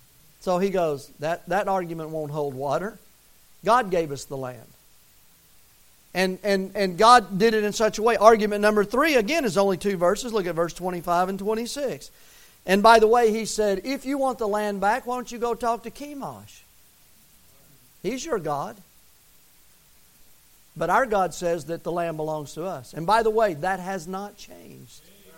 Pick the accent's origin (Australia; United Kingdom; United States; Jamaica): United States; Tennessee; born there; now in Missouri, United States; I'm glad I'm an American, born in Tennessee. And I'm living in Missouri. I like them both.